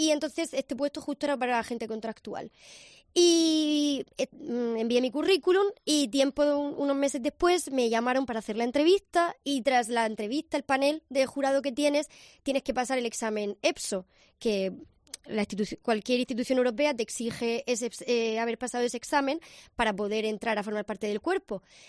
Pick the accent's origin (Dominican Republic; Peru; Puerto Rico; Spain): Spain; en mi caso porque yo soy española